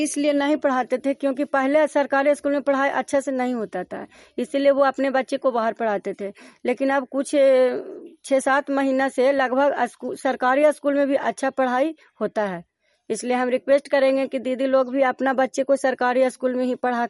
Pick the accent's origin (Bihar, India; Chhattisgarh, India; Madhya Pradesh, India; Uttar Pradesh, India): Bihar, India; Mahmadpur; मैं महमदपुर नगर नौसा के रहने वाली हूँ